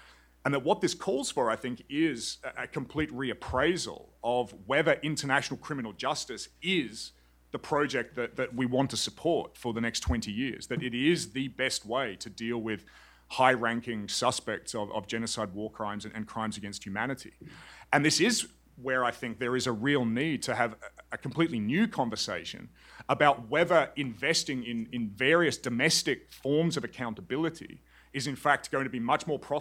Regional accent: Australia; It's, to use a classic British word, which I think as an Australian I can, it's bollocks.

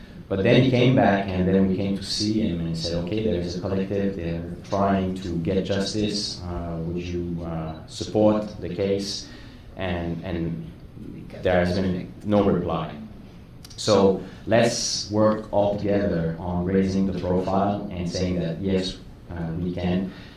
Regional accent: Quebec, Canada; I could talk about Canada. I'm from Quebec.

